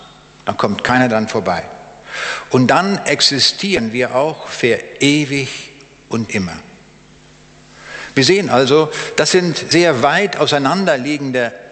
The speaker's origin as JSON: {"language": "German", "town": "Braunschweig", "region": "Lower Saxony", "country": "Germany", "said": "Ich komme aus Braunschweig Wo liegt Braunschweig?"}